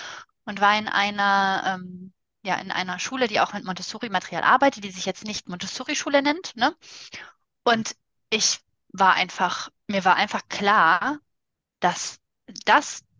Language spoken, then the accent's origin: German; North Rhine-Westphalia, Germany; Genau, wir kommen aus NRW.